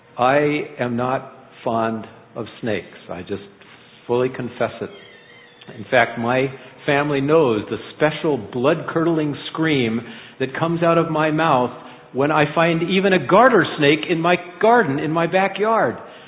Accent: the West, United States; And I grew up in the West where there are lots of rattlesnakes, diamondback rattlesnakes

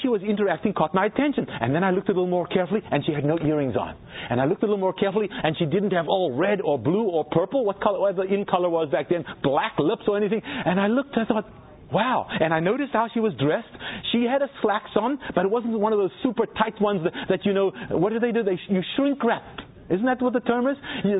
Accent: South Africa; Now, when I was growing up in South Africa

